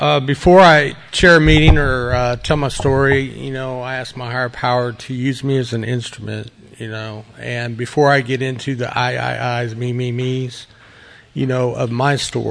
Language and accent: English; Las Vegas, Nevada, United States; I was raised in Las Vegas, Nevada, so I mean, that pretty much qualifies you. And you know, growing up there, it's pretty wild.